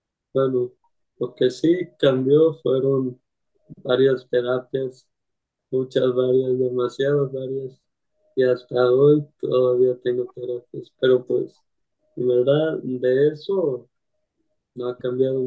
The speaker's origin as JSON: {"language": "Spanish", "town": "Hermosillo", "region": "Sonora", "country": "Mexico", "lives_now": "Guadalajara, Mexico", "said": "Soy de Hermosillo, Sonora, pero vivo aquí en Guadalajara, Jalisco."}